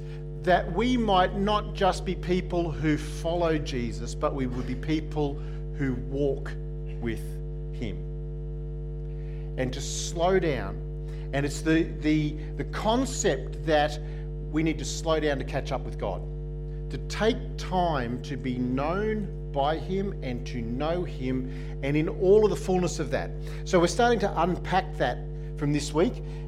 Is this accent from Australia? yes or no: yes; Queensland, Australia; I'm a Queenslander. That's probably as close as it gets. If I need to narrow it down, I've spent more of my life living on the Darling Downs than I have anywhere else.